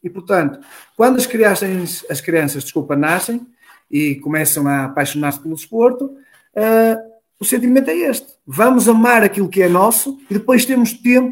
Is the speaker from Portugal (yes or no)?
yes; Felgueiras, Porto, Portugal; eu não sou de Varziel, desde pequenino, não sou de uma freguesia aqui do centro de Felgueiras